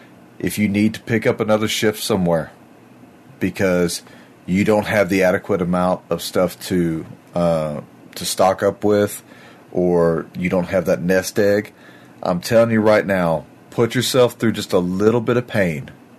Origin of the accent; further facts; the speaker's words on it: Texas, United States; I grew up on Southeast Texas where we had a lot of really bad storms, hurricanes and floods.